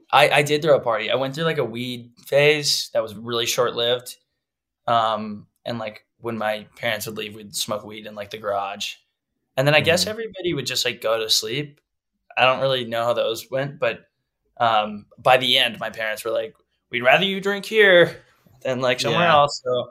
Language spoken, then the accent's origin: English; Texas, United States